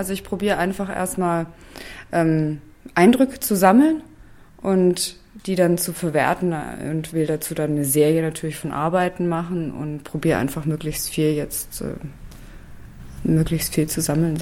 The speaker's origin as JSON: {"language": "German", "town": "Stuttgart", "region": "Baden-Württemberg", "country": "Germany", "said": "Also ich komme natürlich aus Stuttgart"}